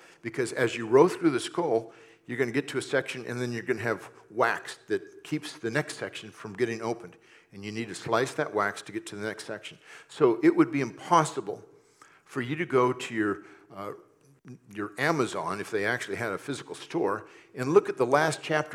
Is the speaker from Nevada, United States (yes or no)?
no; California, United States; Of course, I grew up in California, so you never know what you're going to get there.